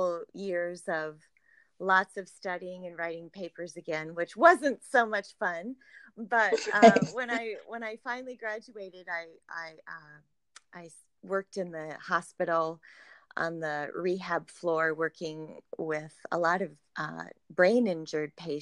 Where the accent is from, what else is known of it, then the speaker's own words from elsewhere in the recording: Sioux Falls, South Dakota, United States; moved away as an adult; Well, I grew up in Sioux Falls, South Dakota. Born and raised, lived there nearly my entire life, except for a couple of years ago. My husband had a job transfer, and now we are just over the border in Iowa.